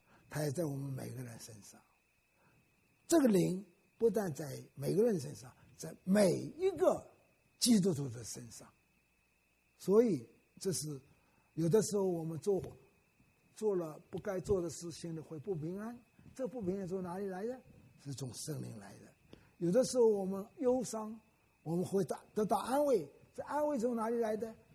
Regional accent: Wenzhou, Zhejiang, China; also born or lived in Shanghai; 我是温州人，我是生在上海，我老家爸爸是温州人，后来我就到温州去了啊，逃难，就是抗战的时候逃难，逃到温州去，那时候还小啊，逃到温州去。

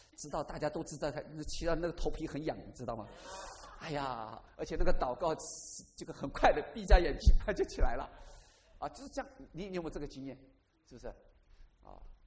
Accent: Taiwan; 虽然我从台湾来的哈

